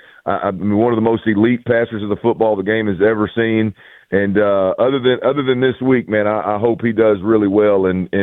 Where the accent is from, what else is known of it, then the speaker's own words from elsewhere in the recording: Houston, Texas, United States; I grew up here, born and raised in the Houston area, man.